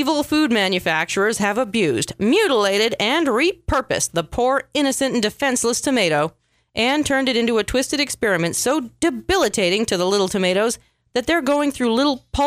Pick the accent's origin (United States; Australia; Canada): Canada; Well, I'm Canadian.